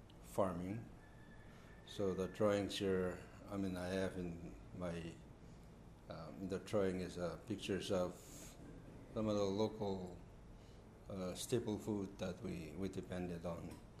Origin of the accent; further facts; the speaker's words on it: Kosrae, Micronesia; I was born and raised on Kusrae, which is a volcanic island surrounded by fringing reefs.